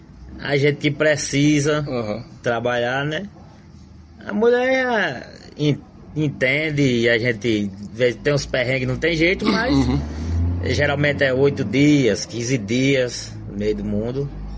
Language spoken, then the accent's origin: Portuguese; Várzea Nova, Bahia, Brazil; Eu sou nascido e criado em Várzea Nova mesmo, vindo da lida de Cinzal.